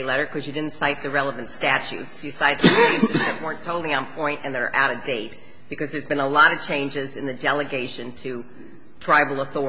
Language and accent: English; New York, United States; You know, I'm from New York, right?